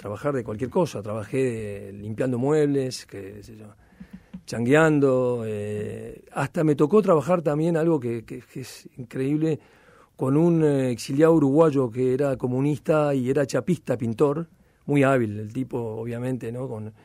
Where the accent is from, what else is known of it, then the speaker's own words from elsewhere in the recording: Madrid, Community of Madrid, Spain; born there; Mi padre era diplomático y estuvo muchos años en Madrid, nacimos ahí, somos